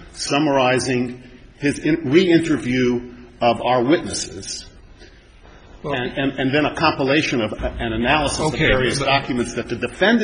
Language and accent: English; San Francisco, California, United States; I'm from San Francisco.